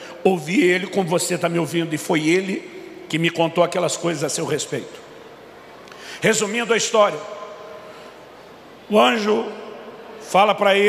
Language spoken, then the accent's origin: Portuguese; Campinas, São Paulo, Brazil; now in Curitiba, Brazil; Estava mudando de Campinas, São Paulo, onde me criei, para Curitiba, aonde moro hoje.